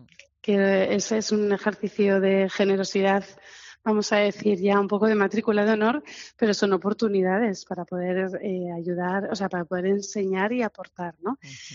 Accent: Valencian Community, Spain; Para nosotros, somos valencianos, hay una parte muy importante de nuestro ser, de nuestra esencia, que está ahí

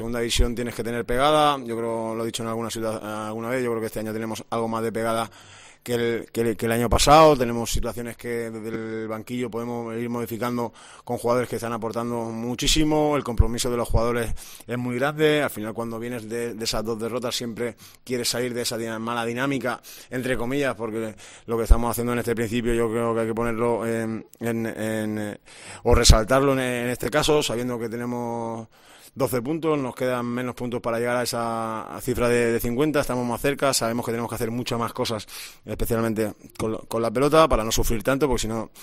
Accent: Catalonia, Spain; Yo soy catalán y soy más sufridor aún

